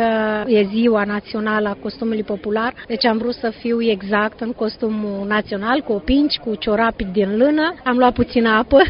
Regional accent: Focșani, Vrancea County, Romania; personal am venit cu un costum care reprezintă Vrancea, sunt din Focșani, e un costum vechi din zona Vrancei.

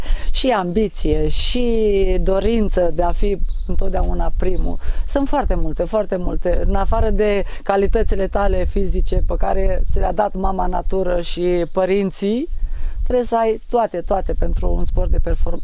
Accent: Miorcani, Botoșani County, Romania; la mine acasă, că sunt din Botoșani și din Botoșani mai am încă 80 de kilometri până în Miorcani.

